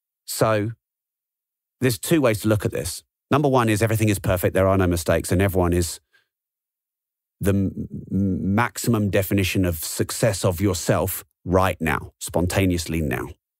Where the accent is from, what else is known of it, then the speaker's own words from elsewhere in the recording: England, United Kingdom; I'm English and I don't really like blow my own trumpet.